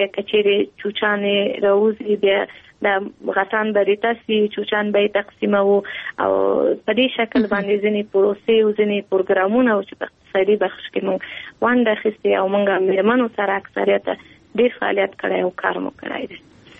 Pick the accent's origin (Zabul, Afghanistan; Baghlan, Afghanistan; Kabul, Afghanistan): Kabul, Afghanistan; په کابل کې زیږیدلی یم په کابل کې لویه شوی یم په کابل کې مو تحصیلات مخکې وړي